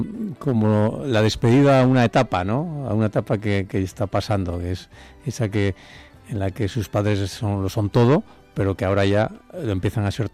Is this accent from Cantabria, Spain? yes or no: yes; Cantabria, Spain; soy un hombre que le ha cantado mucho a mi tierra, no solamente a Cantabria